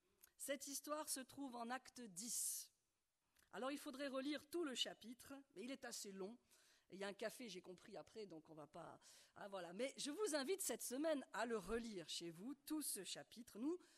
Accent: Bordeaux, Nouvelle-Aquitaine, France; mon accent me trahit, hein, je suis française. Je peux rester? Ça va? Je viens de Bordeaux

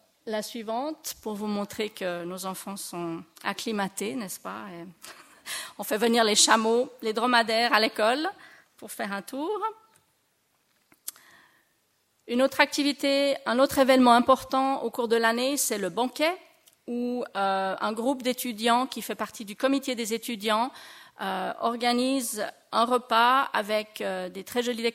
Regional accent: Switzerland; Quand je compare un peu à mon enfance ici en Suisse

